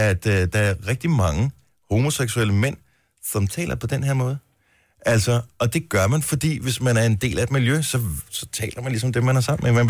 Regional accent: Region of Southern Denmark, Denmark; fynsk dialekt. Ikke meget, ikke som sådan en virkelig rigtig indbogt. Indfødt fynbo.

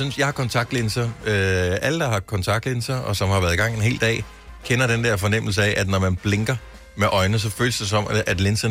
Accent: Region of Southern Denmark, Denmark; Nu er jeg opvokset på Fyn.

